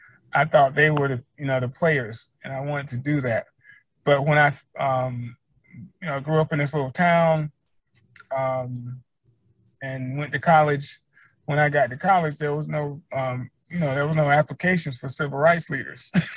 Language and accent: English; Alabama, United States; Well, I'm like I said, I'm from Alabama, and I was grew up in a an African American community, a family, small community.